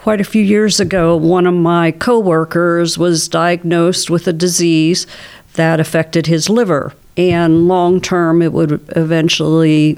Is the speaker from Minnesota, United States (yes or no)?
no; Pittsburgh, Pennsylvania, United States; Well, I was born on the south side of Pittsburgh, and then my parents relocated to the Mount Washington, Allentown area of the city.